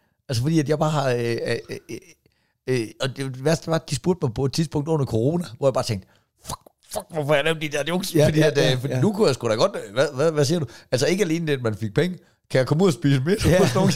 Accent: Jutland, Denmark; Det er jo kraftedeme der, hvor man kan mærke, at du er sjælland, og jeg er jyde.

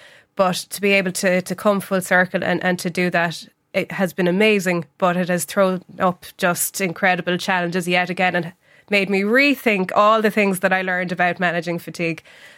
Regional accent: County Cork, Ireland; when I was growing up in North Cork

